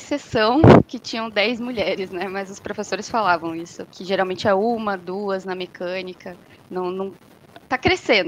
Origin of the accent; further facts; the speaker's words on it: Minas Gerais, Brazil; now in São Paulo, Brazil; Eu sou mineira, mas eu já estou em São Paulo já faz uns anos, né? Uns 10 anos